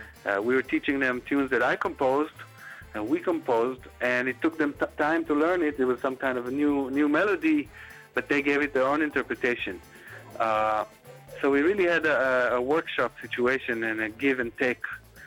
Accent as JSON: {"language": "English", "town": "Tel Aviv", "region": "Tel Aviv District", "country": "Israel", "tie": "born or raised there", "said": "Growing up on the Mediterranean, most of us in Tel Aviv, and sucking in, you know, Arabic music on the radio, and Persian music, Moroccan music, Yemenite music"}